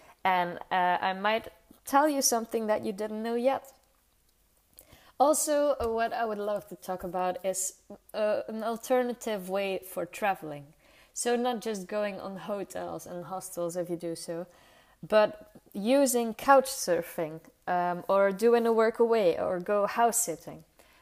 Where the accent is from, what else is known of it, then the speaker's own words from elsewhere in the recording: Belgium; English is a second language; I am a girl from Belgium